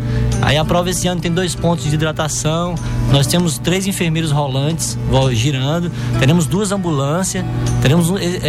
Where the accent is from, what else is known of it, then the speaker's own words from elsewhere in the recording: Guanambi, Bahia, Brazil; now in Pindaí, Brazil; Não, em Pindaí eu sou guanambiense, radicado lá. E agora eu já não sei de onde eu sou mais. De lá de cá, morei aqui, atualmente moro lá.